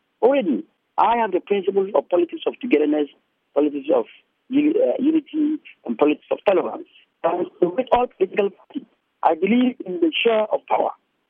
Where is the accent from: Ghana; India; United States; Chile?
Ghana; I am going to serve the people of this country as a Ghanaian.